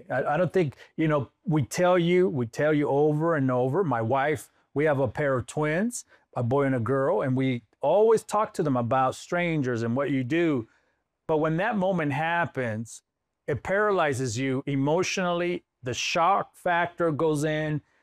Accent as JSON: {"language": "English", "town": "Los Angeles", "region": "California", "country": "United States", "lives_now": "Missouri, United States", "said": "I'm from Los Angeles, California. I live in Missouri now"}